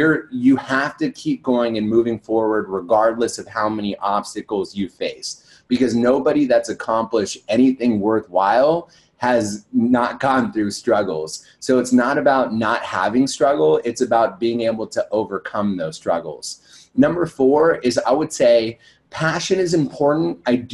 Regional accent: California, United States; I grew up in this like small town in Northern California, and I'm Indian, and I was the only Indian kid in high school

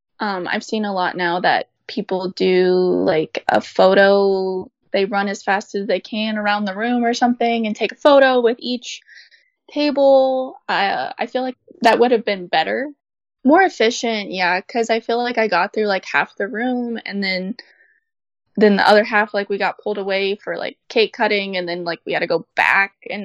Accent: Kentucky, United States; We're from Kentucky, so bourbon is a big thing here.

